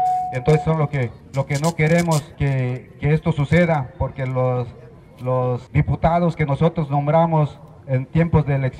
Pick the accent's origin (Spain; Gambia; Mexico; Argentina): Mexico; Bacabchén, Campeche; now in Hopelchén, Mexico; yo soy nato aquí cerquita de Mbacapchen, Campeche, nada más que me fui a vivir hasta por Jopelchen. Mbacapchen pues es mi tierra natal